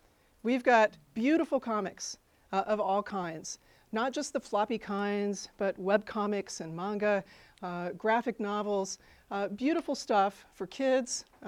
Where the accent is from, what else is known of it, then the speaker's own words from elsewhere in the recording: Indiana, United States; now in Urbana, United States; But that is my hometown. You can see it in that photo, not very big.